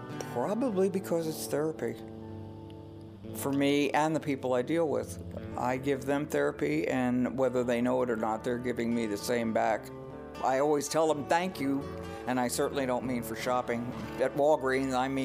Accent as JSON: {"language": "English", "town": "New York City", "region": "New York", "country": "United States", "tie": "born or raised there", "said": "I grew up in New York City."}